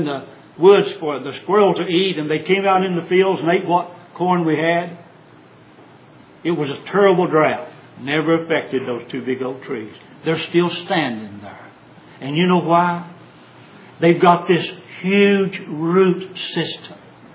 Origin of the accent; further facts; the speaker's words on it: Tennessee, United States; We had, when I was lived in Tennessee, I was raised on the Cumberland Plateau just north of Crossville.